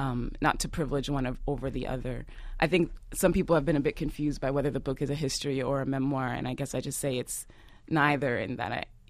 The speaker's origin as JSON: {"language": "English", "town": "Houston", "region": "Texas", "country": "United States", "tie": "born or raised there", "also_born_or_lived": "Harlem", "lives_now": "Louisiana, United States", "said": "I grew up in Houston."}